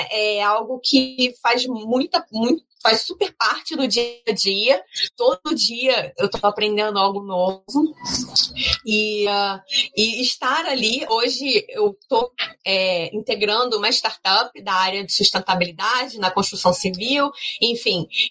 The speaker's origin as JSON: {"language": "Portuguese", "region": "Rio de Janeiro", "country": "Brazil", "said": "eu sou do Rio de Janeiro"}